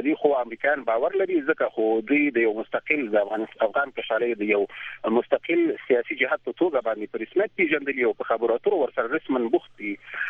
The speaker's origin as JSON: {"language": "Pashto", "region": "Nangarhar", "country": "Afghanistan", "said": "او د سیمې خلک زه خپله د ننګرهار یم"}